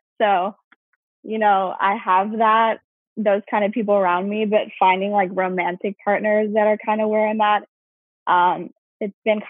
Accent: Dallas, Texas, United States; I'm 22 from Dallas.

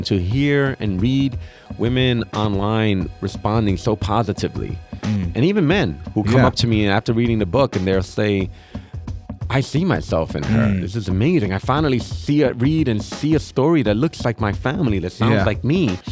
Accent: New York City, New York, United States; I'm a New Yorker, live in Brooklyn with my wife and my two sons.

